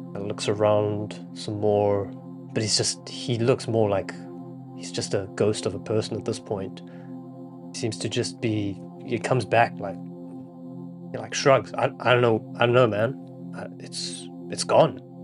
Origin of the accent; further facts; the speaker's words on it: United States; So, as an American, as an entrepreneur, I decided to spice it up a bit.